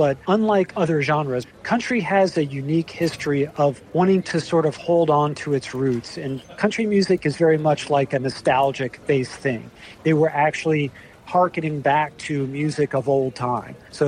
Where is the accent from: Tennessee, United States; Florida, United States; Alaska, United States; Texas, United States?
Texas, United States; And I, being born and raised in Texas, as I was too